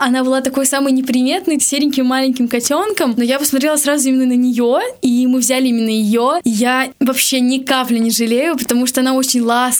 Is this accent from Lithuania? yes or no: no; Tolyatti, Samara Oblast, Russia; Ну, начнем с того, что я здесь родилась, и, естественно, я люблю этот город, потому что он уже мой родной город.